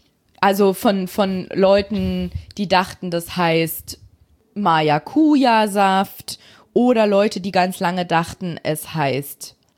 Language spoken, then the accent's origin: German; Baden-Württemberg, Germany; Ich bin nämlich aus Baden-Württemberg oder Schwaben, weiß ich jetzt nicht mal, eins von beiden.